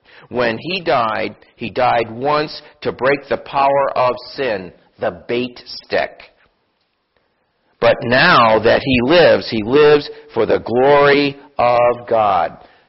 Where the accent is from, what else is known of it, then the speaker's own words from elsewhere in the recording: Germany; English is a second language; I'm from Germany originally.